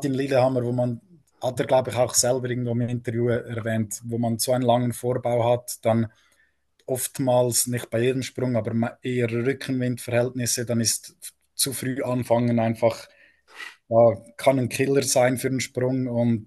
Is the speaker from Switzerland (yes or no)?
yes; Switzerland; aber insgesamt hätte man sich als Schweizer mehr erhofft, definitiv.